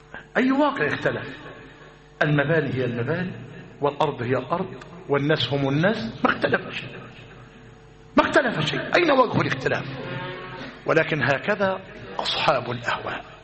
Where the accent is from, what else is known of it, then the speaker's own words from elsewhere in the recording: Egypt; هذا الذي حدث في مصرنا في أوائل الث